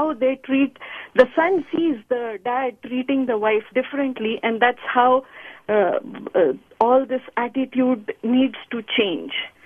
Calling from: San Jose, California, United States; from San Jose.

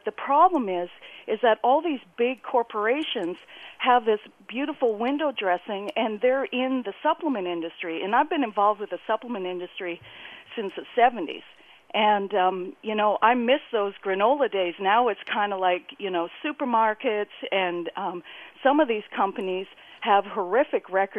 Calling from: Victoria, British Columbia, Canada; also born or lived in California; Hi, I'm calling from Victoria, B.C., and I used to live in California, and I'm moving back next year.

